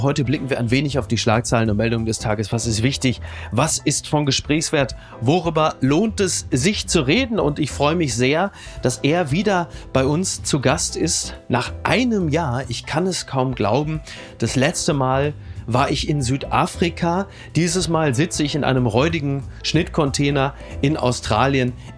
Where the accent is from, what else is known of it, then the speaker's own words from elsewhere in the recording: Castrop-Rauxel, North Rhine-Westphalia, Germany; Aber das gibt es ja auch in Castrop-Rauxel, wo ich herkomme.